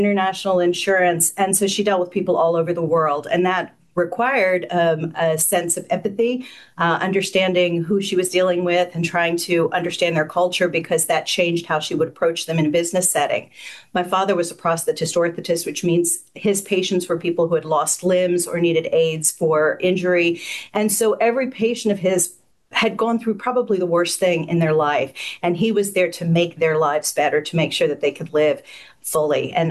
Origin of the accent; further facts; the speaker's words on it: Concord, North Carolina, United States; I grew up in a small town called Concord, North Carolina, which you probably haven't heard of unless you live in Charlotte